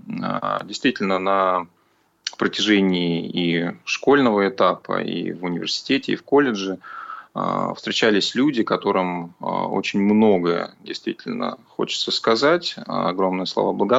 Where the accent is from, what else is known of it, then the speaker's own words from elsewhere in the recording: Zelenograd, Moscow, Russia; большую часть школьной своей поры я провел у себя в родном городе Зеленограде, и уже в 10 классе я попал в московскую школу-интернат номер один